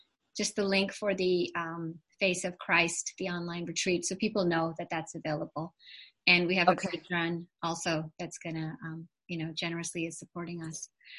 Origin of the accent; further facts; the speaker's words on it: India; English is a second language; And I'm from India